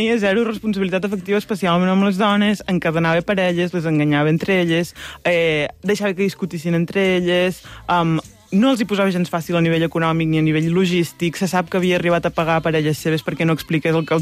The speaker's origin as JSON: {"language": "Catalan", "region": "Catalonia", "country": "Spain", "said": "jo que sóc del costat de Valls"}